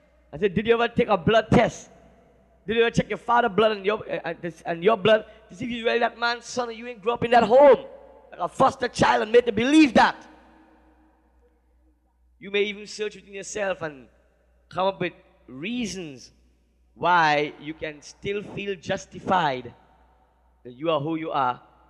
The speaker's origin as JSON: {"language": "English", "country": "St. Vincent & Grenadines", "said": "I ain't from Spain, because we have Spain and we have a Spanish tongue. But I'm from St. Vincent. And I come over here"}